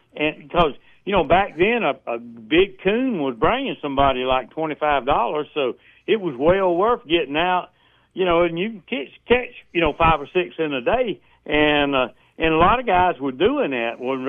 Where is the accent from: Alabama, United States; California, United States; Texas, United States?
Alabama, United States; Evergreen; Well, and we're talking about Conecuh County, and that's in Evergreen. That's my home state.